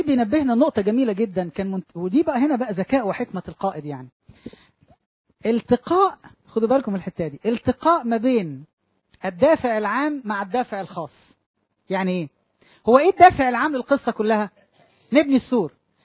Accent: Egypt; وكان في أحد مجالس الوزراء عندنا في مصر من كام سنة مش فاكر

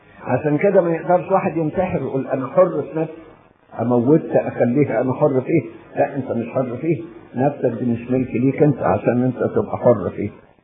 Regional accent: Egypt; جميع كليات اللاهوت اللي موجودة عندنا في مصر

